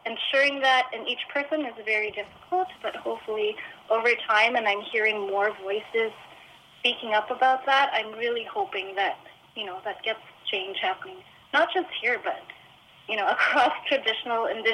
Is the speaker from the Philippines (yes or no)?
yes; Philippines; born there; I was born in the Philippines, and I had learned very early on that, you know, my country was rich in resources